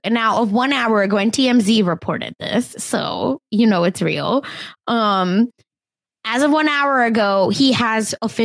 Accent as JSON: {"language": "English", "country": "India", "accent": "Indian", "said": "My Indian accent has been so thick these past 2 weeks."}